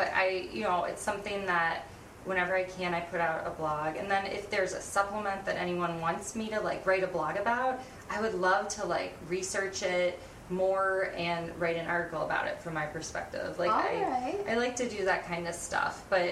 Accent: Erie, Pennsylvania, United States; So I'm from Erie, Pennsylvania, where we get tons of snow.

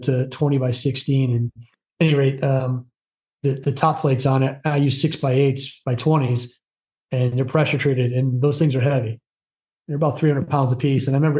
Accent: Torrington, Connecticut, United States; Where I grew up in Torrington, there was enough trouble to get into, let's put it that way.

